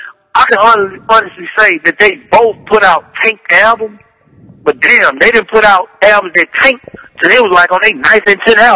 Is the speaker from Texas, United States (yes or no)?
yes; Houston, Texas, United States; Being that we're from Houston and we have this certain like underground presence